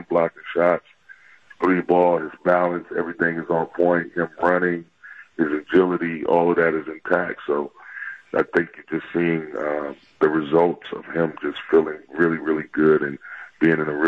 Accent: Michigan, United States; I grew up in Michigan as a Pistons fan

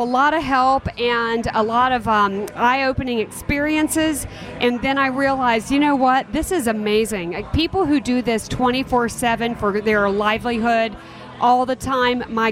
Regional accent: Atlanta, Georgia, United States; I'm from Atlanta, and I'm here to celebrate farmers and all the great things that farmers are doing for all of us.

